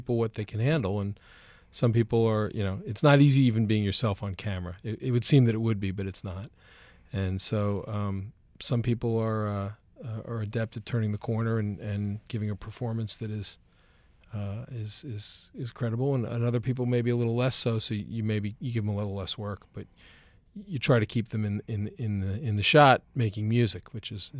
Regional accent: Baltimore, Maryland, United States; now in New Orleans, United States; I'm from Baltimore, and, you know, there's a lot about New Orleans that is dystopic beyond even my imagination.

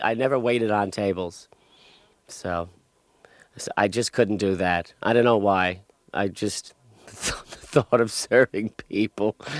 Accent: Bayonne, New Jersey, United States; Yeah, I'm from Bayonne.

